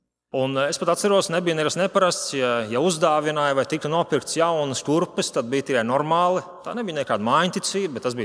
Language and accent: Latvian; Ventspils, Courland, Latvia; Kad es augu Ventspilī, tad es jau no, kā saka, bērnu kājas katru svētdienu, un ne tikai gāju līdz vecākiem uz baznīcu.